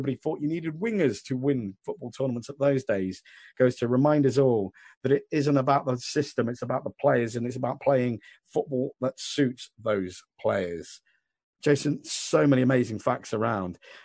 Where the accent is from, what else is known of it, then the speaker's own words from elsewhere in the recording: England, United Kingdom; Now, this extra time, I know, obviously, you know, we are English.